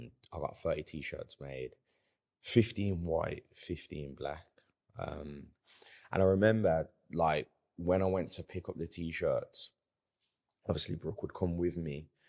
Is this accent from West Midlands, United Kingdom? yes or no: yes; Birmingham, West Midlands, United Kingdom; obviously he knew that I was from Birmingham